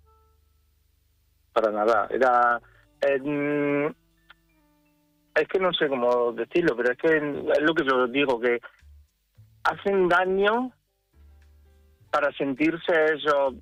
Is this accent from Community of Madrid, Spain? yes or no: no; Jaén, Andalusia, Spain